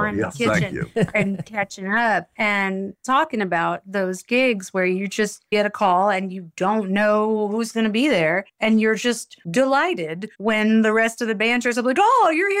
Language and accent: English; New Orleans, Louisiana, United States; born or raised there